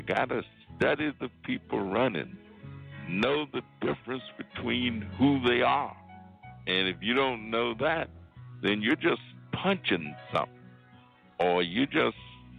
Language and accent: English; Illinois, United States; Now, in my hometown, the hottest race going on right now is the race for state's attorney for Cook County.